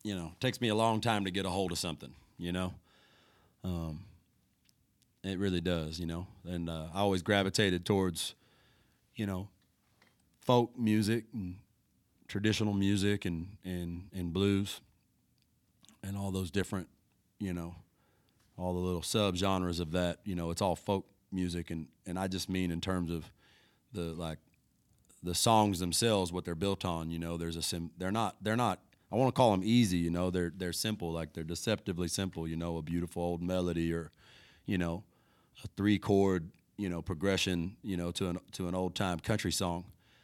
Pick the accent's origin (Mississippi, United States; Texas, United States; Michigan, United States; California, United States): Texas, United States; maybe I feel like the idea of freedom that I was sold when I was a young kid growing up in Texas wasn't really all it